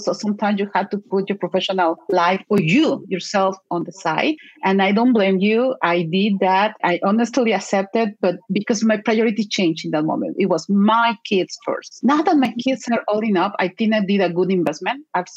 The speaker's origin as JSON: {"language": "English", "country": "Mexico", "accent": "Mexican", "second_language": "English", "said": "Be okay with my accent, my Mexican accent in English."}